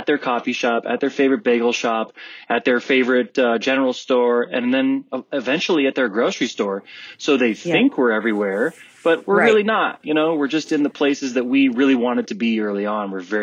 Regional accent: Los Angeles, California, United States; I grew up in Los Angeles too.

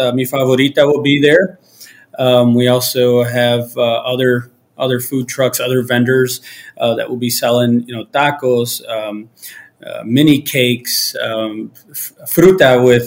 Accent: Holland, Michigan, United States; also born or lived in Kalamazoo / Benton Harbor; I am Mexican American. Just growing up, you know, we were migrant workers. My family was, and we settled in Holland. But prior to that, we were in Kalamazoo

